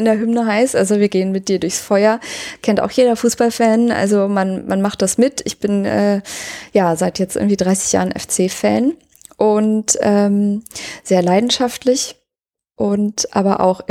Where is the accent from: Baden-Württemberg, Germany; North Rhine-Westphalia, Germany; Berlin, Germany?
North Rhine-Westphalia, Germany; Cologne; Also als Kölner ist man halt so Leib und Seele Kölner.